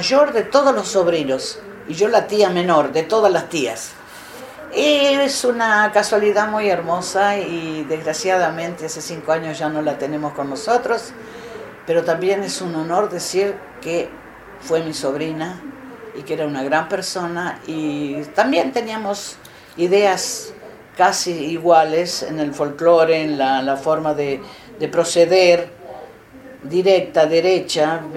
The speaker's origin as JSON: {"language": "Spanish", "country": "Argentina", "moved": "yes", "lives_now": "Israel", "said": "Israel para mí es mi segundo país, es lo que me adoptó y me siento muy israelí. Aunque no olvido mi Argentina"}